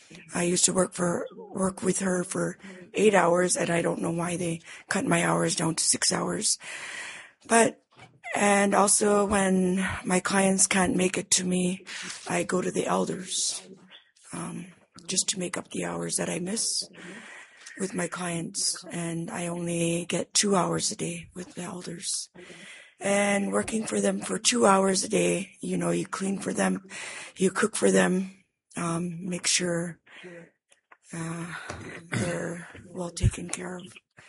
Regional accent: Shaktulik, Alaska, United States; I come from Shaktulik.

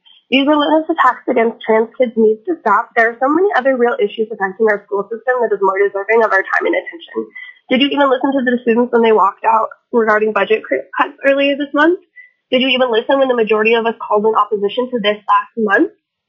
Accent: Anchorage, Alaska, United States; I am from Anchorage, calling on behalf of myself in opposition to House Bill 183.

